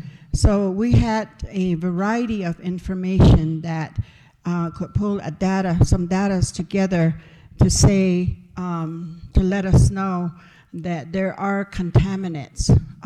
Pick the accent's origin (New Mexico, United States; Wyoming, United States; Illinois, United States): New Mexico, United States; Pine Hill; I'm originally from Pine Hill, New Mexico. It's a little community outside of the Rima, outside of the Navajo Nation. You have to go through the Zuni Reservation to get to us, and we're located in the west central part of New Mexico.